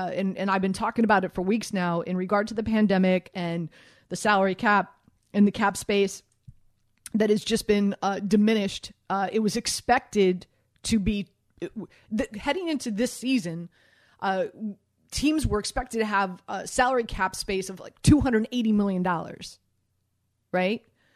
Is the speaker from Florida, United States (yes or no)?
yes; Miami, Florida, United States; Like I'm from Miami, and you know, at that point in time, like, South Beach wasn't what South Beach is right now.